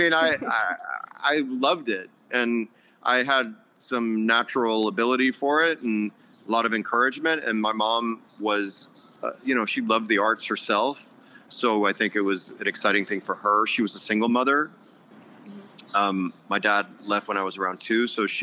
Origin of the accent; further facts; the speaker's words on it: Illinois, United States; when I went back home to Illinois, I grew up outside Chicago